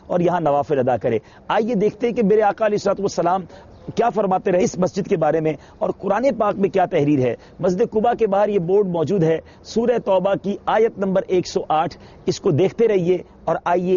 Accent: Karachi, Sindh, Pakistan; ہم باب المدینہ کراچی سے ہیں۔

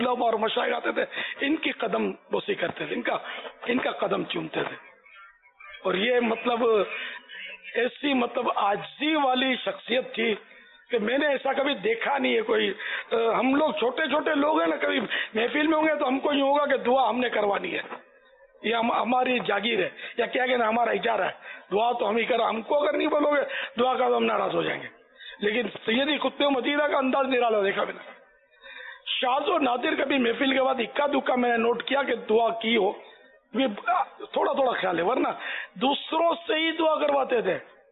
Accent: Karachi, Sindh, Pakistan; born there; کراچی میں پیدا ہوا میں خود بولتا ہوں

